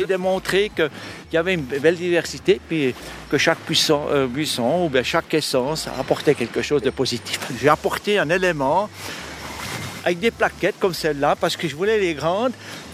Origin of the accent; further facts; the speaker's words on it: Bern, Switzerland; Je viens du Vallon de Saint-Imier. Pas si loin, non, j'étais du sud.